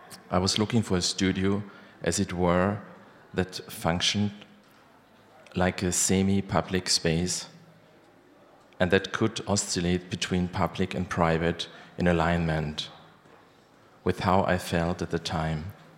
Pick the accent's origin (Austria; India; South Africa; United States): Austria; Vienna; I'm an artist. We come from Vienna.